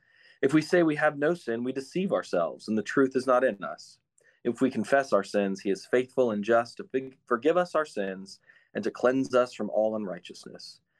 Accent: London, United Kingdom; born there; I was born in London and I have actually citizenship in the UK.

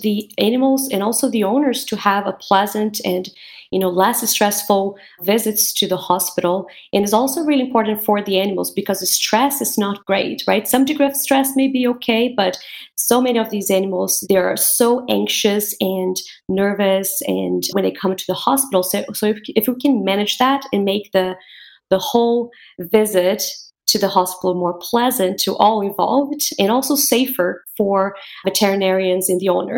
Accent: Brazil; moved away as an adult; also born or lived in Australia; So I graduated from Brazil. I'm originally from Brazil. Then I've moved to Australia, and I'm also Australian now

